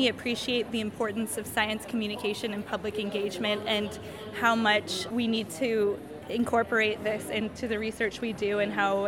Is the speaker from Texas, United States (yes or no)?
no; Washington, District of Columbia, United States; now in Edinburgh, United Kingdom; I'm from Washington, D.C. originally, and I'm a student at the University of Edinburgh